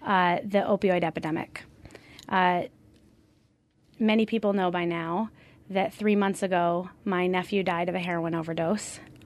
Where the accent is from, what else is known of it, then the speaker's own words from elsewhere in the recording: Brattleboro, Vermont, United States; I grew up in Vermont. I was born in Brattleboro Memorial Hospital. Part of my childhood includes, you know, jumping in lakes and rivers and drinking fresh, clean water.